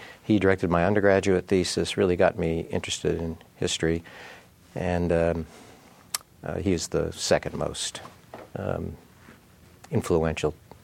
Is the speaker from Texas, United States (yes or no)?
no; Pasadena, California, United States; I was born and raised in Pasadena.